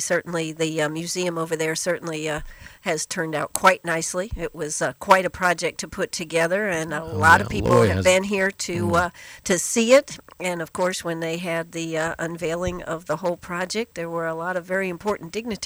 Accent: Maine, United States; I'm actually from Maine, and actually Bates College was like a half hour from where I lived.

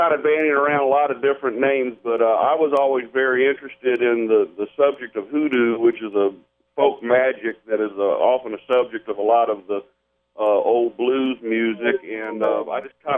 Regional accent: Louisiana, United States; I'm from Louisiana.

